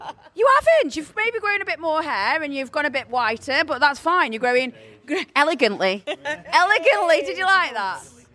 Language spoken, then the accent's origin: English; Stoke-on-Trent, West Midlands, United Kingdom; I am at the Underground, Stoke-on-Trent, my hometown. This place for me has changed a lot.